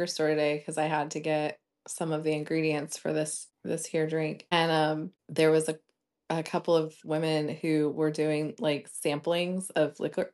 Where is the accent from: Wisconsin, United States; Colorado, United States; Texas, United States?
Colorado, United States; I'm from Colorado. I lived there for a long time.